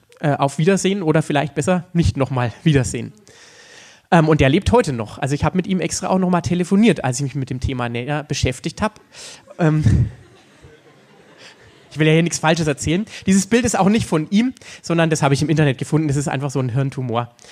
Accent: Bavaria, Germany; in Oberfranken, da wo ich herkomme

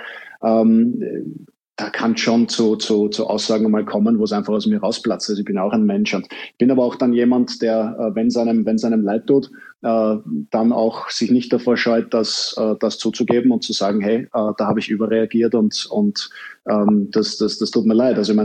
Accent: Vienna, Austria; ich als Wiener hatte aus dem ehemaligen Jugoslawien eine Menge Spieler in den ganzen Nachwuchsteams

